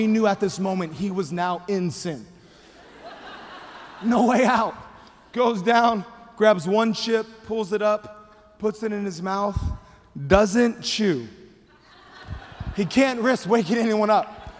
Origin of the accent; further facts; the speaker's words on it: Hawaii, United States; Well, I grew up in Hawaii, and we didn't really take road trips because it's an island, in case you didn't know.